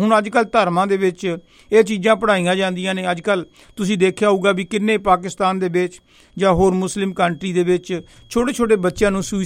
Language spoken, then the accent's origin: Punjabi; Barnala, Punjab, India; ਮੈਂ ਵੀ ਬਰਨਾਲੇ ਤੋਂ ਹਾਂ